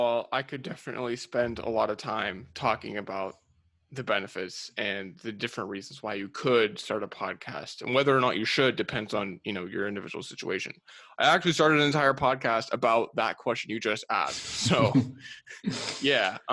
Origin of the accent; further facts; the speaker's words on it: California, United States; moved away as an adult; now in Atlanta, United States; with them up until I moved across the country to Atlanta, Georgia with my partner, my girlfriend. I grew up in California.